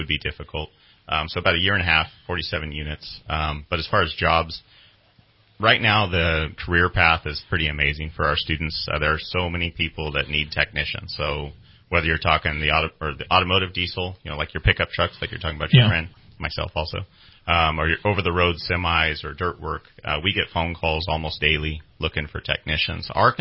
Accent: Cedarville, California, United States; I grew up in Modoc County, so I'm from Cedarville, California.

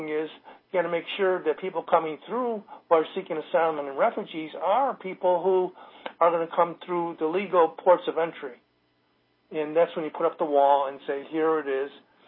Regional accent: Chicago, Illinois, United States; I grew up in the Mexican community in Chicago.

